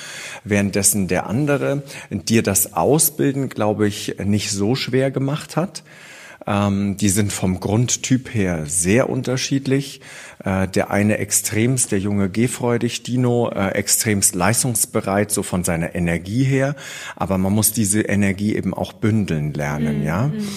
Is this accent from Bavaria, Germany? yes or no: yes; Bavaria, Germany; born there; Ich bin gebürtig aus dem Allgäu und da war mit Pferdezucht und Dressurreiten nicht ganz so viel los. Deswegen bin ich etappenweise immer mehr in den Norden.